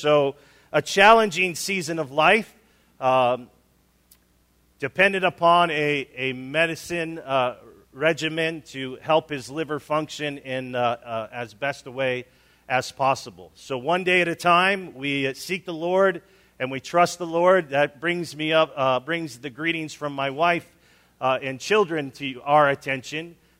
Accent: Chicago, Illinois, United States; I grew up in Chicago.

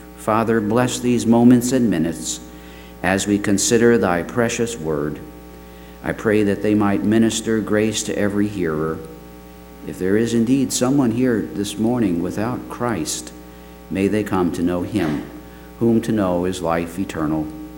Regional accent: New York City, New York, United States; Now, I grew up in New York City, and there were no waterfalls in New York City.

